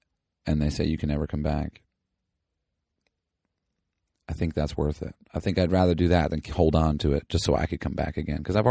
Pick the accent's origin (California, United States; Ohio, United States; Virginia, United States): California, United States; We've got Brian and I from the South, and I'm from the SoCal.